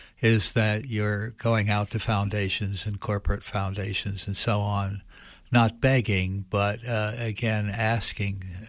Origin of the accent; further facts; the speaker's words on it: Philadelphia, Pennsylvania, United States; I come from Philadelphia, and this has happened a number of times in Philadelphia